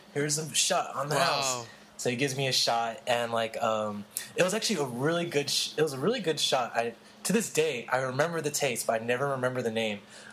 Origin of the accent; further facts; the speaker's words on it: Philippines; because my cousin and I, we're Filipino